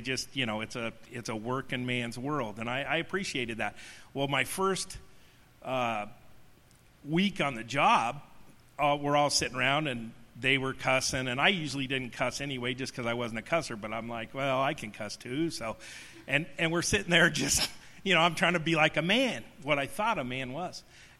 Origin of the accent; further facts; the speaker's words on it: Denver, Colorado, United States; And so I was raised with eight brothers and sisters in Denver. And I had, I was raised in the Catholic Church.